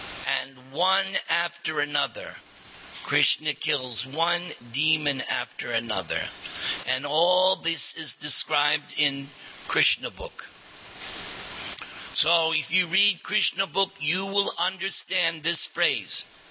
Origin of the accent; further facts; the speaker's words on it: New York, United States; And me being, I figured, hey, I'm from New York. I've seen it all.